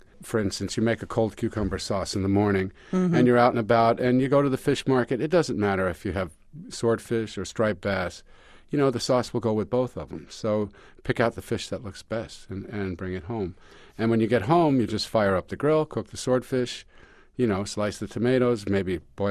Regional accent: Freehold, New Jersey, United States; I grew up in Freehold, New Jersey, which is about 10 miles from Asbury Park from the shore.

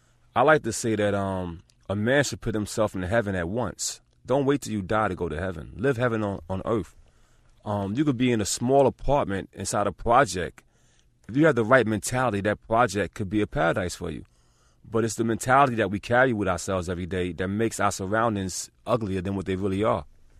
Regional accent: New York City, New York, United States; Well, as a child, being one of 11 children, it was, you know, very hard times growing up in New York City.

